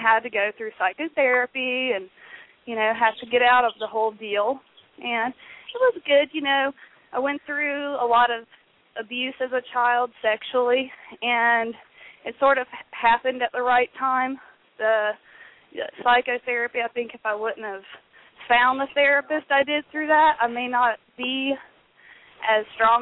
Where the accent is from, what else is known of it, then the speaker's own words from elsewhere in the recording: Griffin, Georgia, United States; also born or lived in Lithia Springs; Well, I was born in Georgia, Lithia Springs, to be exact, and, you know, grew up in a small town called Griffin, Georgia, in the middle of the Bible Belt